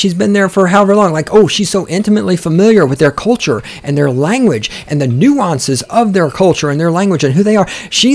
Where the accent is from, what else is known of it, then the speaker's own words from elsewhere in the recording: the South, United States; I'm from the South, where everybody's poor and everybody's racist, right?